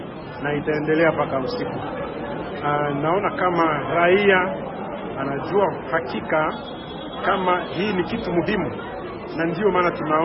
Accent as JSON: {"language": "Swahili", "country": "DR Congo", "said": "hii ni onyo kwetu sisi kama wakongomani"}